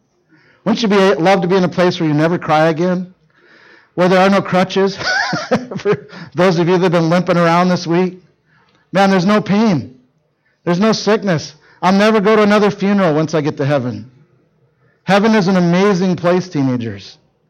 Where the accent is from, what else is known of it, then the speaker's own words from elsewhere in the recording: Minnesota, United States; But where I grew up in Minnesota, we had lots of lakes, lots of docks.